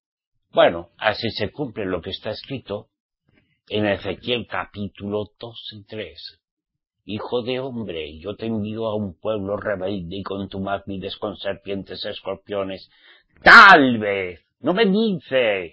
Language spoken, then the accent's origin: Spanish; Spain; born there; yo nací en España. Hace 64 años.